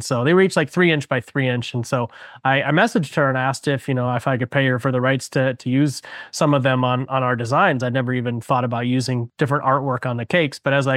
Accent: United States; Because I'm a Western born person. I was born and raised in America.

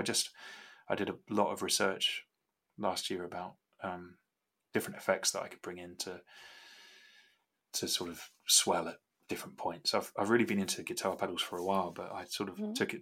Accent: England, United Kingdom; I'm from England, but I don't hold a massive sense of identity with any one part of it. Mm-hmm. I've just been a drifter really my whole life. I've lived in 30 different houses in my life.

